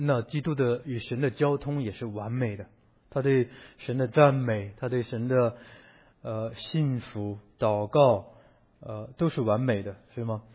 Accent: China; 我是中国人，我们可以讲这个话。

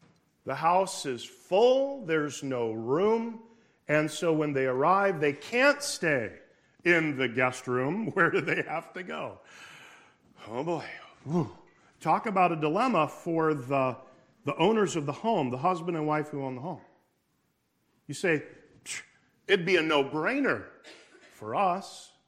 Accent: Philippines; You absolutely cannot, as a Filipino, you cannot say, "Good, I'm hungry, I'm ready to eat. Let's go."

